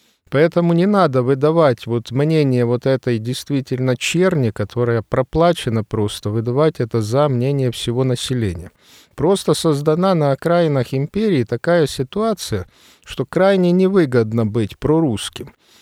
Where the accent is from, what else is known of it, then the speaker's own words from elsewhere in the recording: Ukraine; Но я тоже являюсь коренным украинцем, малоросом, если точнее сказать.